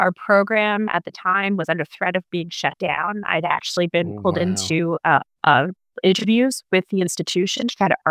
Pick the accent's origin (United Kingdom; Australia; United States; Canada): Canada; I am Canadian.